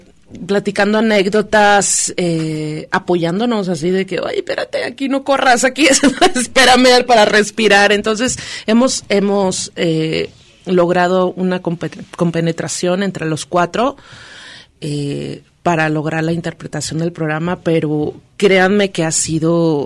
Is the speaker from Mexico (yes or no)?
yes; Zapopan, Jalisco, Mexico; Yo siento que Guadalajara y aquí mi tierra, Zapopan, toda la zona conurbada